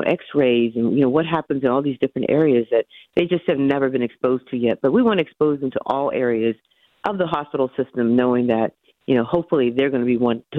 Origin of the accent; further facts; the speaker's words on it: Pittsburgh, Pennsylvania, United States; Actually, I'm a native Pittsburgh, although my husband tells me I'm not native because I was born right outside of Uniontown, Pennsylvania, Lemont Furnace.